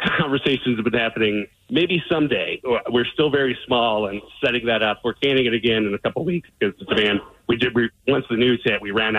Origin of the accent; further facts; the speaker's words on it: Spokane, Washington, United States; now in Chicago, United States; I'm from Spokane, Washington. I went to Washington State.